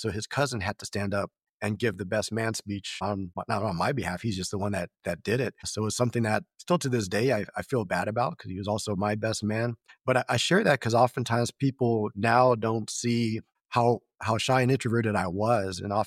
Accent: Pasadena, California, United States; also born or lived in Marina Del Rey / Covina; grew up in the Los Angeles area. And for those familiar with that, I grew up in Pasadena, parts of LA, and Marina Del Rey later on, and Covina, just different parts of basically Southern California right around Los Angeles.

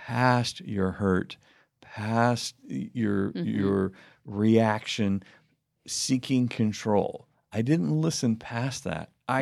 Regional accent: United Kingdom; accent: British; So don't be thrown. by my British accent.

